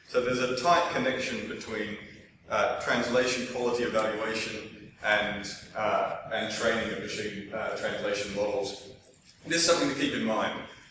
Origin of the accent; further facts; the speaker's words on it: Oxford, South East England, United Kingdom; I'm actually from Oxford, but I've stolen these slides from Chris Dyer, hence the advertising for Carnegie Mellon University.